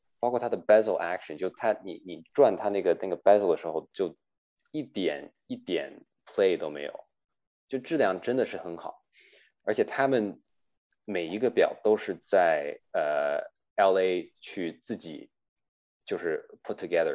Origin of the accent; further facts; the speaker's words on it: Canada; 然后我是华裔在加拿大长大